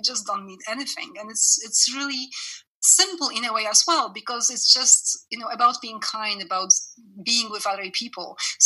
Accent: Canada; I mean, I'm Canadian as well. I lived in Canada for many years, and there is a difference.

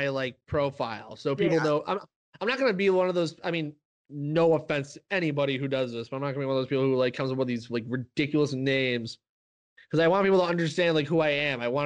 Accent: Midwest, United States; I need to get a clarification on Wawa because as a Midwesterner, I always like, I'm more interested in places that are not near me

